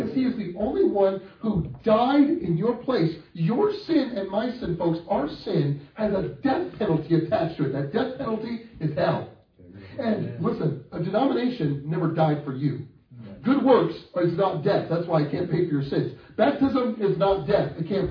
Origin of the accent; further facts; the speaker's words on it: Wisconsin, United States; moved away as an adult; now in Alabama, United States; Well, I grew up and I did some growing up in Wisconsin. There, it was Lutheran.